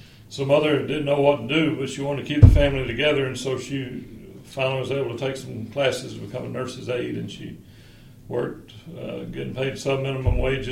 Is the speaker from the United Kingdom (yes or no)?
no; Sylvania, Georgia, United States; I come from Sylvania, Georgia, which is a little place 60 miles from Savannah, Georgia, 60 miles from Augusta, Georgia. It's where I grew up.